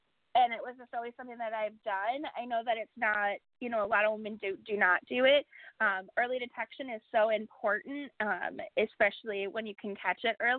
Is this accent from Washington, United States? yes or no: no; Chicago, Illinois, United States; Yeah, so I am a Chicagoan, born and raised. I'm 33 years old